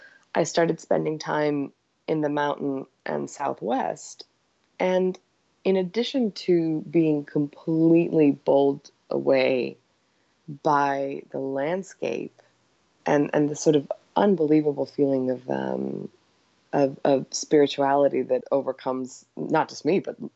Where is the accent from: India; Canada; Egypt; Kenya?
Egypt; also born or lived in Yugoslavia / Cyprus; now in United States; We were in Cyprus for a while. I grew up in Egypt. We came to the States and moved around basically every 3 years.